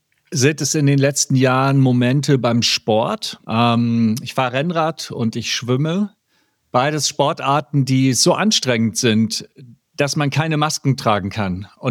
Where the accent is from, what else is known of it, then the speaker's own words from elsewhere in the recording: Hamburg, Germany; aus Hamburg